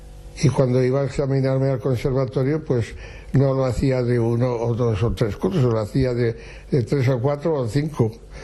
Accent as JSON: {"language": "Spanish", "town": "Pina de Ebro", "region": "Aragon", "country": "Spain", "said": "le he compuesto un paso doble a mi pueblo, sí."}